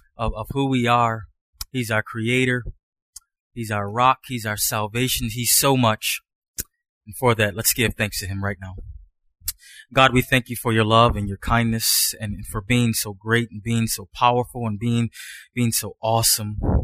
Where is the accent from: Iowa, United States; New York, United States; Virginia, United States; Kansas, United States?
New York, United States; Buffalo; I grew up in Buffalo, New York, in a neighborhood that didn't have a lot to boast about. It's a pretty rough neighborhood